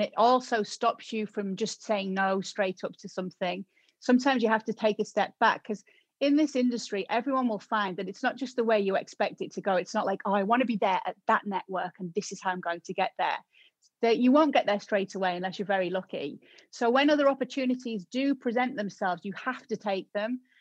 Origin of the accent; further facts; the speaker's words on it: Middlesbrough, North East England, United Kingdom; accent: Middlesbrough; I have a Middlesbrough accent because I was born and raised in Middlesbrough, and Middlesbrough made me who I am and made me love football because it's a town that loves its football club.